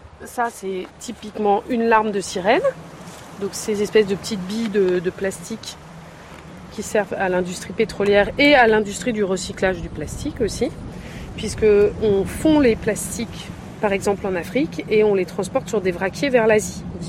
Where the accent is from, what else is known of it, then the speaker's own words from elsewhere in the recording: Le Conquet, Brittany, France; Moi, j'ai 42 ans, j'ai fait ça enfant, parce que c'était la tradition. On est du Conquet dans ma famille.